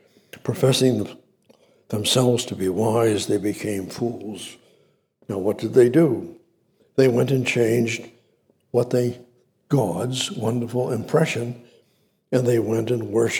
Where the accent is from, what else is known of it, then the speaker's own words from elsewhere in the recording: Somerville, Massachusetts, United States; when I was raised up in Somerville, Boston, the north end of Boston